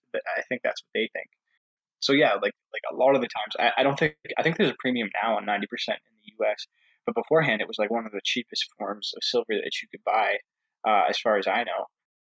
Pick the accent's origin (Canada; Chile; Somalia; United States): Canada; Ontario; So I'm born and raised in Ontario, Northern Ontario.